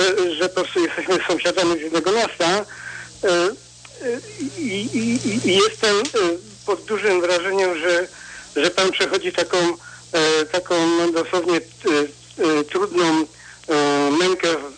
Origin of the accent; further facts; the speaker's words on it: Sopot, Pomeranian Voivodeship, Poland; Ja jestem z Sopotu, akurat przyjechałem chwilowo tutaj